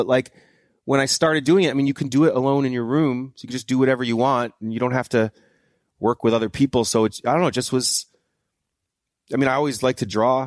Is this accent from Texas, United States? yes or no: no; New Hampshire, United States; it was a bit of a culture shock for me because I'm from New Hampshire.